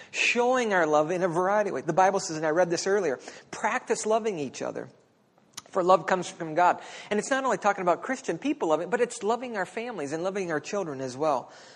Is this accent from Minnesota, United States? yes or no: yes; Dawson, Minnesota, United States; I grew up in Dawson. State football champions, Dawson. But anyways, I grew up in Dawson.